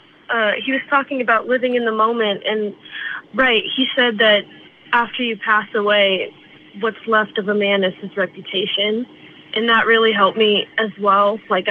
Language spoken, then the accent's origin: English; Virginia, United States; The screener said that I'm calling from Maryland. I actually drove from my home state, Virginia, to my boyfriend's house in Maryland